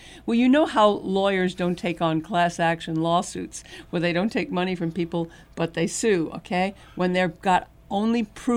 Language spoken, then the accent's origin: English; Brooklyn, New York, United States; Don't forget, too, that Dennis came from Iowa, and I'm from Brooklyn, New York, okay?